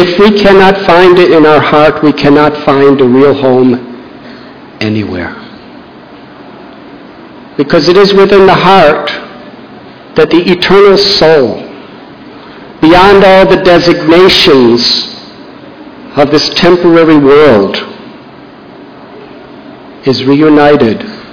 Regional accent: United States; born there; I was born in America, where I lived, there was no traffic jams. There was no pollution. Very peaceful place.

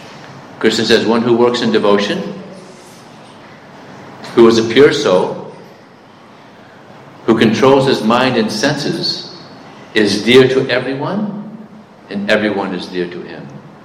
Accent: United States; I'm American. I've read it so many times.

